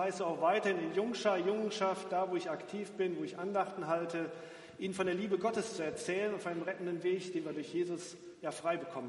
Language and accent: German; Nümbrecht, North Rhine-Westphalia, Germany; Ich komme aus der Gemeinde Nümbrecht. Sollte vielen bekannt sein. Nicht weit weg von hier. Da ist meine geistliche Heimat.